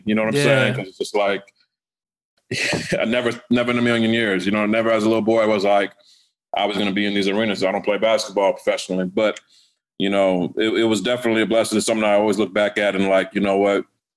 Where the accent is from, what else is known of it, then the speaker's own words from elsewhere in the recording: New Jersey, United States; born there; I mean, I was born in Jersey. So, you know, I was born like literally 20 minutes from Manhattan.